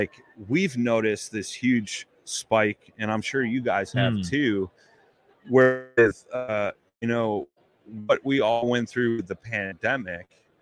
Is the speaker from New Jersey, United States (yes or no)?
no; Chicago, Illinois, United States; I'm a blues man. I'm from Chicago.